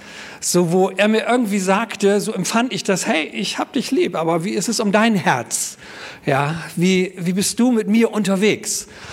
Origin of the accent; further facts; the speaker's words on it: Frisia, Germany; Zu den Friesen, da wo ich herkomme.